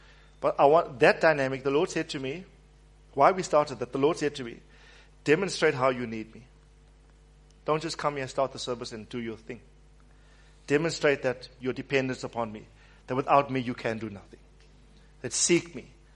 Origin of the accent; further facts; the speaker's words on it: Wentworth, KwaZulu-Natal, South Africa; I grew up in Wentworth, some use of a body of slang there, right?